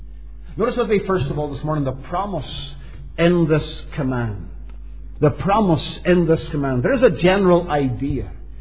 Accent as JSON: {"language": "English", "town": "Derry", "region": "Northern Ireland", "country": "United Kingdom", "tie": "born or raised there", "said": "being in a shop at Londonderry, my hometown, standing at the counter waiting to be served."}